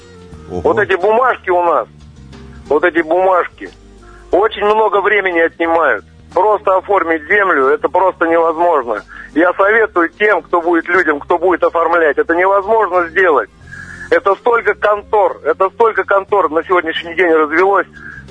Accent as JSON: {"language": "Russian", "town": "Guryevsk", "region": "Kemerovo Oblast", "country": "Russia", "tie": "born or raised there", "said": "Нет, я родом сам с Гурьевска."}